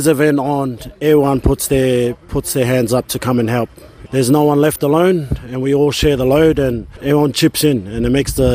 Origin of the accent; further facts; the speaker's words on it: Tonga; now in Australia; I'm from Tonga. My dad's from Vavau, and my mother's from Nuku'alofa, Kolomotu'a.